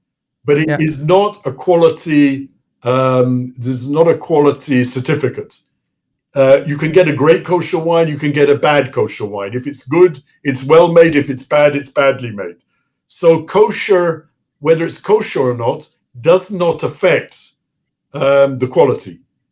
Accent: England, United Kingdom; also born or lived in London; I was born in England. I was born in London, brought up in England.

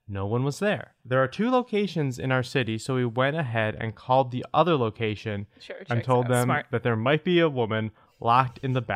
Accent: Omaha, Nebraska, United States; Spaghetti Works in my hometown, Omaha, Nebraska.

